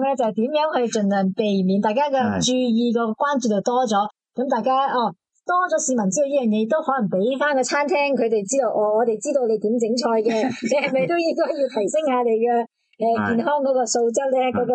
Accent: China

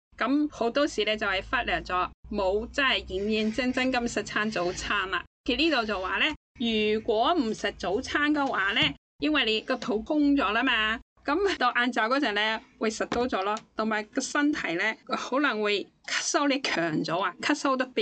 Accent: Hong Kong

